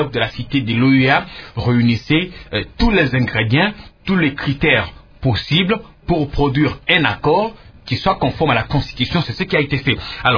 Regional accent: DR Congo; en tant que Congolais

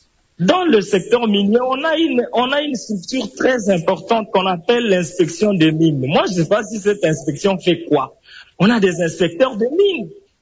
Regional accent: Ituri, DR Congo; je viens de l'Ituri.

